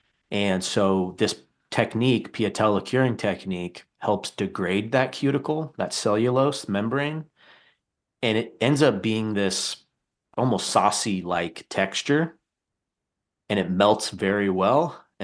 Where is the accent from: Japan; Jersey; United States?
United States; I will admit I felt a little bit of guilt as an American